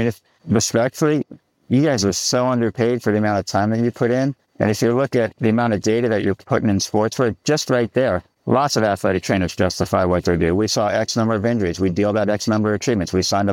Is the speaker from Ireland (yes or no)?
no; Farmington, New Jersey, United States; So Rich and I grew up in New Jersey, the Garden State, right? Yeah. In a farming community. A great place to grow up, by the way, Farmington.